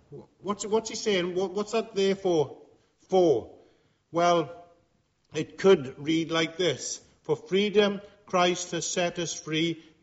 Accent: Wales, United Kingdom; God may have blessed us as a nation in Wales, but look at us today. Wealth being Welsh means nothing.

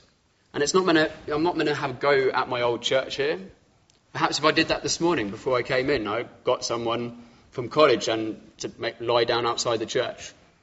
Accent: South East England, United Kingdom; I grew up in Kent, hence my ridiculously posh voice.

